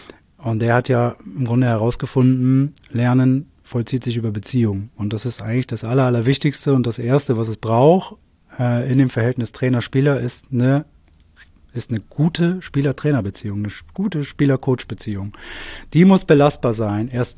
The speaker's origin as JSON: {"language": "German", "region": "Hamburg", "country": "Germany", "said": "Also ich komme aus Hamburg, ich habe meine gesamte Fußballsozialisation in Hamburg verbracht."}